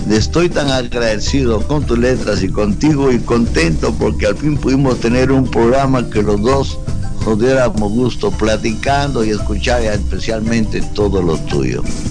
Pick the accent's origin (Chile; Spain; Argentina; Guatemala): Guatemala; a todo mi pueblo de Guatemala, va mi beso desde el fondo de mi corazón